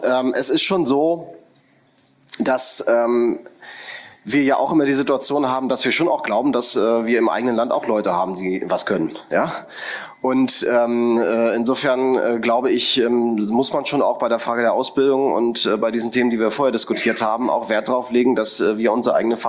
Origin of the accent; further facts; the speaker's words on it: Berlin, Germany; auch als Berliner und derjenige, der lang hier gearbeitet hat